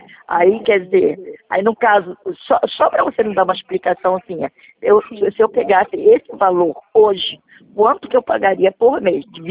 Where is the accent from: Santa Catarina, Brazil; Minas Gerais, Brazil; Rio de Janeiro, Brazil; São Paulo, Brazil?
Rio de Janeiro, Brazil; eu sou daqui do Rio